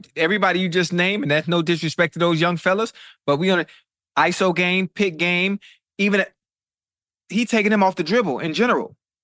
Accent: Miami, Florida, United States; Obviously, I'm from Miami, so I am a Heat fan for those that don't know.

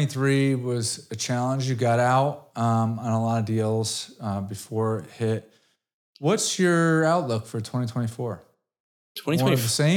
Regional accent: Brookfield, Connecticut, United States; So I grew up in Brookfield, Connecticut.

